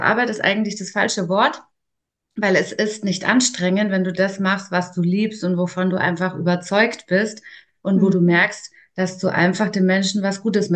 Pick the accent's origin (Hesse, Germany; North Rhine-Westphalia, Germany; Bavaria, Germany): Bavaria, Germany; Ich komme aus der Nähe von Nürnberg. Bin jetzt 40 Jahre alt